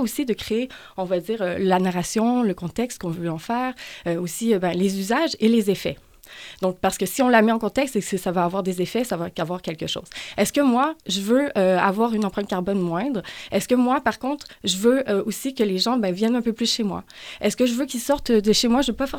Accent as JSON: {"language": "French", "region": "Quebec", "country": "Canada", "said": "Alors, moi, je suis québécoise aussi."}